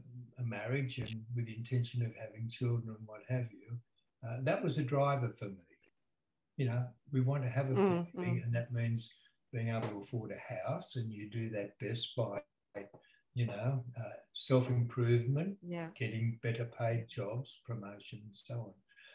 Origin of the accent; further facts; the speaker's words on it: Sydney, New South Wales, Australia; I was born in Sydney of Greek parents, and when I was born, my father was away in New Guinea in the war, the Second World War. So I grew up in those war years